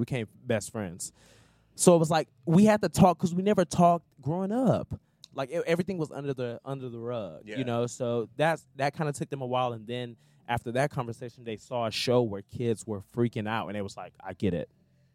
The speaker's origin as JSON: {"language": "English", "town": "Houston", "region": "Texas", "country": "United States", "said": "You know, being from Houston, like, my parents, you know, my stepdad was a pastor, and my mom was in the church"}